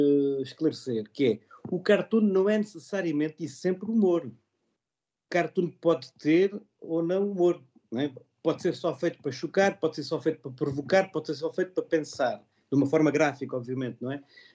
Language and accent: Portuguese; Alentejo, Portugal; eu estou a falar, eu sou alentejano, por exemplo, não é?